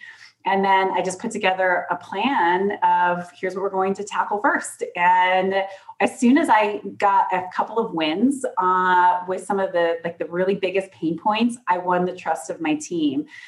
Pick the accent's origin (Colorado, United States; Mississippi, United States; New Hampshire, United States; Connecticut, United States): Colorado, United States; And she lived in Durango, Colorado. I grew up in Colorado.